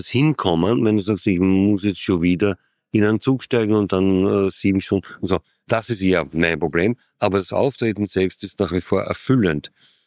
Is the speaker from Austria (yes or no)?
yes; Austria; Und du bist als Österreicher schon was gewohnt, was Berge und so.